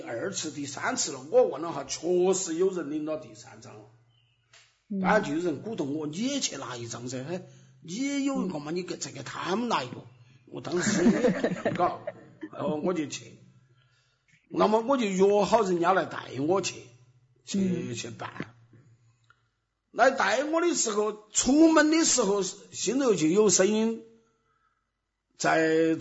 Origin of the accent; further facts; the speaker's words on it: Sichuan, China; accent: Sichuanese; 就是我们这种口音，